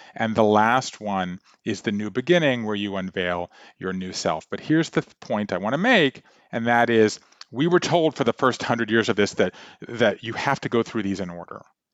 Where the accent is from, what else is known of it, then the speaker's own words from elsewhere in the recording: Savannah, Georgia, United States; So she's a writer in Savannah, Georgia, which is my hometown.